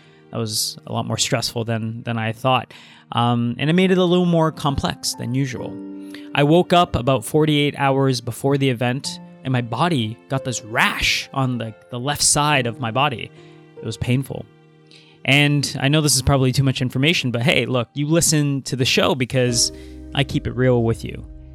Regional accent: Toronto, Ontario, Canada; last weekend I flew in from Italy back to my hometown in Toronto.

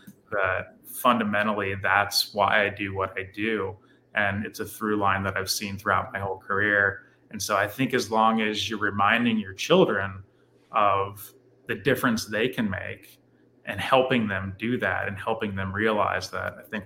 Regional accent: Florida, United States; Still haven't made that trip, and I grew up in Florida.

